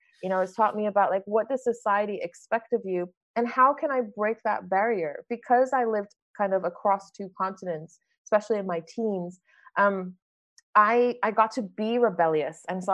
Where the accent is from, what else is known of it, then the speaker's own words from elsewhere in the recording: Taiwan; also born or lived in Netherlands; So, you know, I grew up in Taiwan. Most people are entrepreneurial there, but they don't think you'll make it.